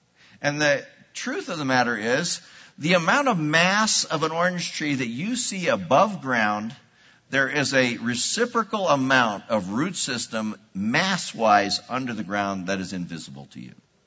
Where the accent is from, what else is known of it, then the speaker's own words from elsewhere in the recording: Florida, United States; I grew up in Central Florida. And in Central Florida, where I grew up, there was orange groves everywhere.